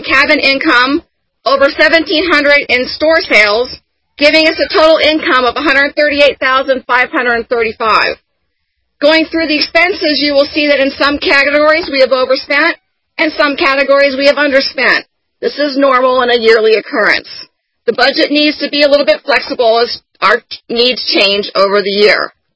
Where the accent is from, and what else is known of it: Mesa, Arizona, United States